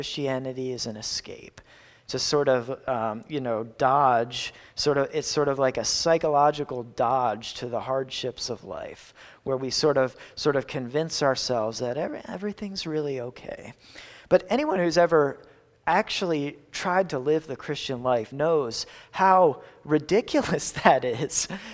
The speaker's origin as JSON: {"language": "English", "town": "Philadelphia", "region": "Pennsylvania", "country": "United States", "tie": "born or raised there", "said": "So I grew up near Philadelphia, and one activity people did out near Philadelphia was went tubing down the Delaware."}